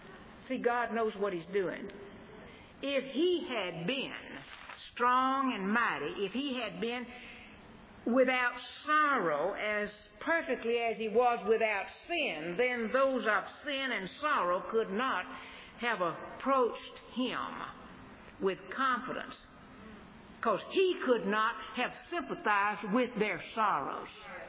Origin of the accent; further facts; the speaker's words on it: United States; We would prefer, as an American, you know, just as a logic, we would prefer to be saved by some mighty army.